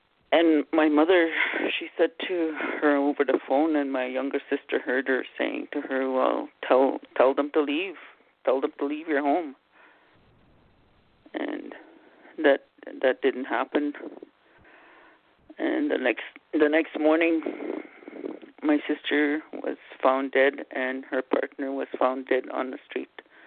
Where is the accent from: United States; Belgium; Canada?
Canada; I'm Anishinaabe from Canada, and I follow my cultural way